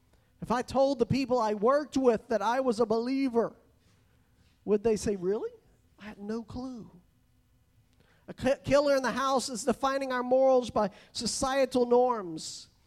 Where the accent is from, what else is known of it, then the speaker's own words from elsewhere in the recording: Texas, United States; also born or lived in Ohio / Belize; I grew up in Texas. I grew up my whole life in Texas, except living 4 years in Ohio, but I was already an adult there, and then living the 8 years in Belize.